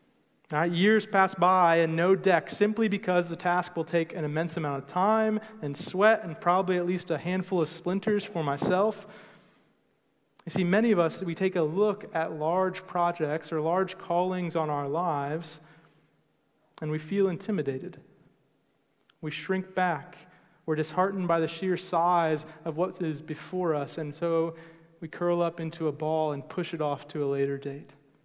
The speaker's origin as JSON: {"language": "English", "region": "Florida", "country": "United States", "said": "We could enjoy the nice sunshine in the summer because we're from Florida."}